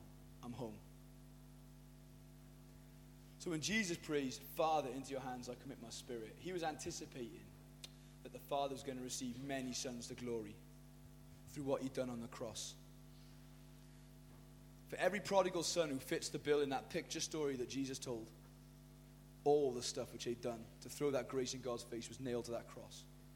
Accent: Wales, United Kingdom; Now, we don't mind that as much as most countries because we're Welsh.

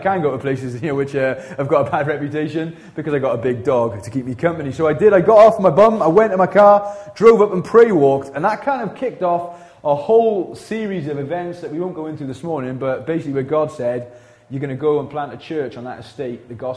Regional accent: Pontypool, Wales, United Kingdom; I grew up in Pontypool, I'm a Pontypool boy, born and bred.

